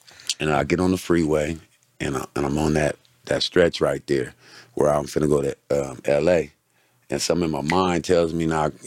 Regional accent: San Diego, California, United States; well, I'm from San Diego, right?

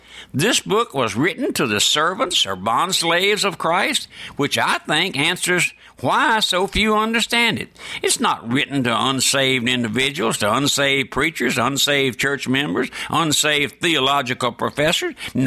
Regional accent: Louisiana, United States; I was born and raised here in South Louisiana on a strawberry patch.

